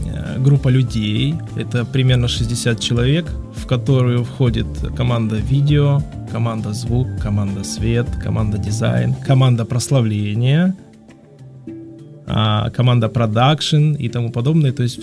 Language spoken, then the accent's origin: Russian; Krasnodar Krai, Russia; born there; Я родился в Краснодарском крае.